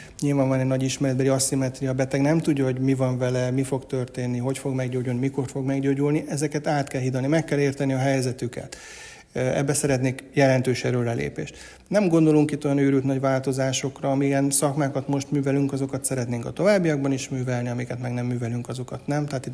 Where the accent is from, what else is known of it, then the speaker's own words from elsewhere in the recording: Pécs, Baranya, Hungary; Pécsi gyerek vagyok, Pécsen születtem 1976-ban